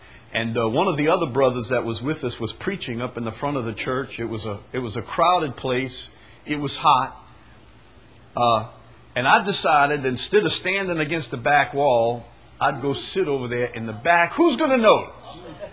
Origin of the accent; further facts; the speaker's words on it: United States; look, I'm an American. These are your crazy customs. We don't do that in America.